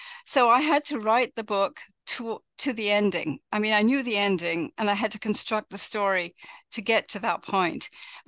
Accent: South East England, United Kingdom; I grew up in England, actually where the book is set, 9 miles south of London. And I wasn't there, of course. I was born after the war.

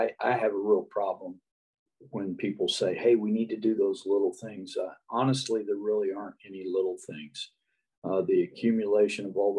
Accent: Arlington, Texas, United States; Well, yeah, you know, I grew up in Arlington, Texas

